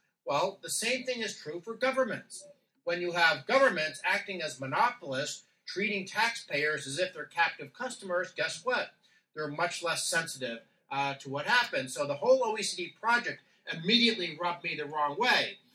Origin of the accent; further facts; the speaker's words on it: New York, United States; because I grew up in New York. I talk loud, so I won't have any challenge with that.